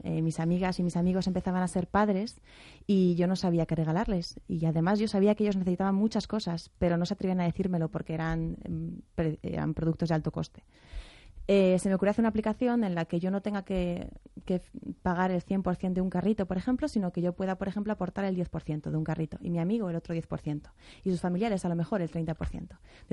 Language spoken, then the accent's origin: Spanish; Alcobendas, Community of Madrid, Spain; yo especialmente soy ciudadana de Alcobendas desde que era pequeñita